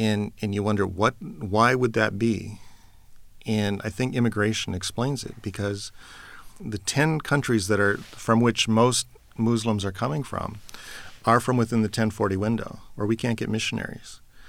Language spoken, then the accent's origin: English; Minnesota, United States; I think of my home state of Minnesota, where I think it's Fergus Falls.